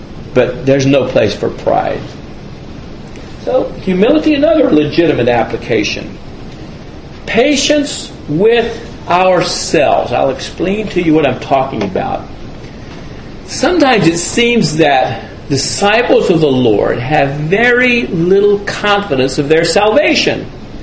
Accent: Alabama, United States; I remember, I come from North Alabama, and a man who, when I was growing up, had an excellent reputation

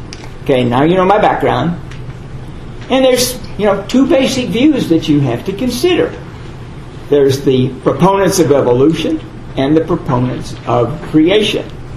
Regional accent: Los Angeles, California, United States; And so as this young lad growing up in Los Angeles, peering at the stars, God was speaking to me through his creation.

